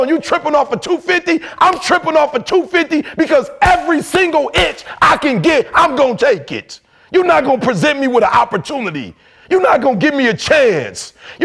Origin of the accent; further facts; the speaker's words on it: Detroit, Michigan, United States; I'm from Detroit. We hustlers.